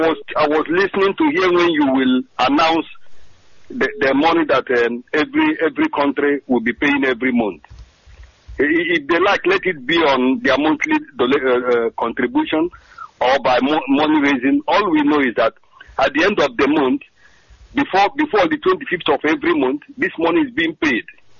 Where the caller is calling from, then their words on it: Trondheim, Trøndelag, Norway; I'm calling from Trondheim in Norway.